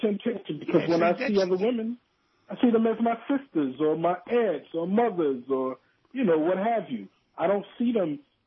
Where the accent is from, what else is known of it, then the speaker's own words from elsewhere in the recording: Bronx, New York, United States; from the Bronx.